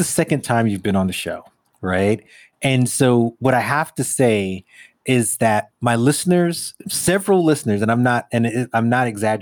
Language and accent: English; Brooklyn, New York, United States; I grew up in New York, you know, Brooklyn and the land of concrete and glass and tall buildings and all the rest of those things.